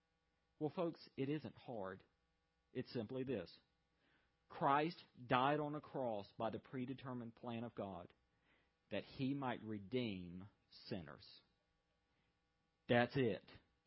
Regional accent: the South, United States; But I am a Southerner. Things are a little different down there.

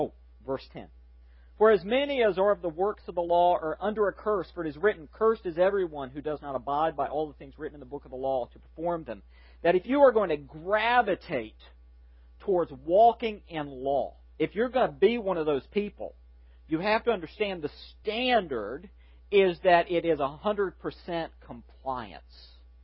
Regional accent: Southern United States, United States; I did mention I'm a Southerner.

